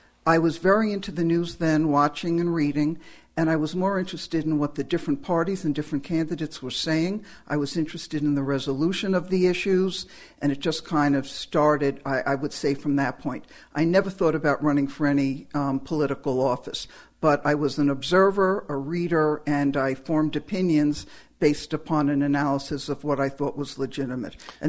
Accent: Long Island, New York, United States; I grew up in Long Island, New York. My mom was a dental assistant, and my dad installed fire and burglar alarms and fixed television sets.

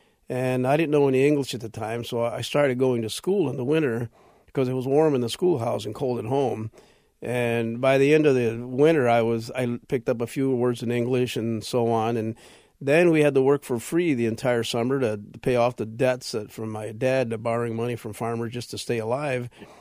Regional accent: Pharr, Texas, United States; born there; I was born in Farr, Texas, right next to, across the river from Reynosa.

